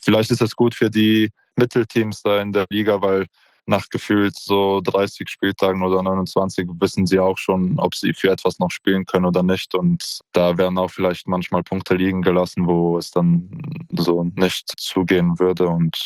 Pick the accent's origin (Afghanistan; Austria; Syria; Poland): Poland; Also bei uns in Polen, glaube ich, haben wir sehr, sehr große Kritiker.